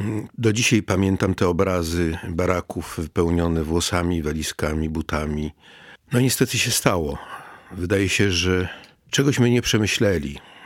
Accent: Kraków, Lesser Poland, Poland; born there; A urodziłem się na krakowskim Kazimierzu 10 lat po wojnie, przy Placu Nowym

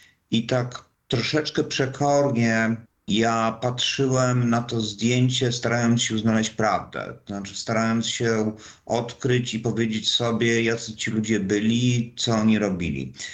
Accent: Lublin, Lublin Voivodeship, Poland; oryginalnie pochodzę z Lublina

